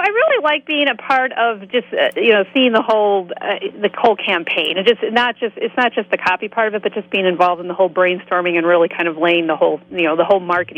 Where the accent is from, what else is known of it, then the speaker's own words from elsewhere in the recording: Madison, Wisconsin, United States; accent: Wisconsin; But yes, I grew up in Madison.